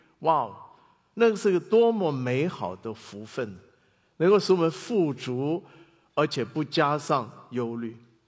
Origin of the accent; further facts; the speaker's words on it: China; 你知道我们中国人一向是非常看重祝福的